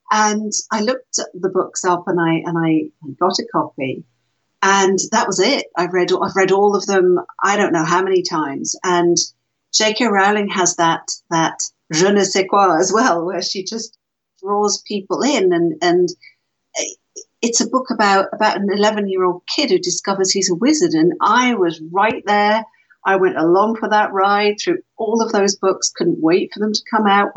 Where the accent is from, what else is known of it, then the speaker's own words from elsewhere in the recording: Switzerland; I grew up in Switzerland, and we'd drive to England for Christmas holidays and stuff.